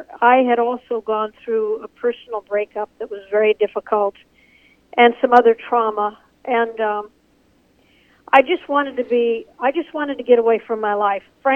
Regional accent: California, United States; I mean, I came from California. I was in particular communities that were very highly integrated.

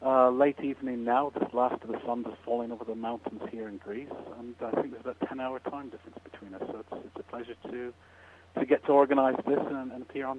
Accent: Canada; Now, I grew up in Canada, so it was an obvious choice as one possibility.

